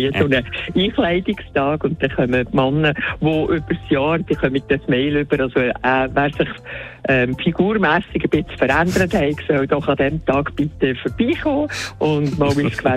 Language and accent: German; Central Switzerland, Switzerland; Das ist ja schon bei uns in der Schweiz ganz anders verteilt. Also wir haben ja in der Innerschweiz so richtig fürchige Schmutzli